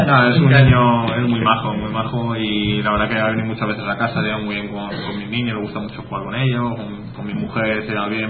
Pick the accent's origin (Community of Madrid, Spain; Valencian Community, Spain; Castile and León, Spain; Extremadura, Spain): Community of Madrid, Spain; Madrid; somos los dos de Madrid, hemos compartido muchas cosas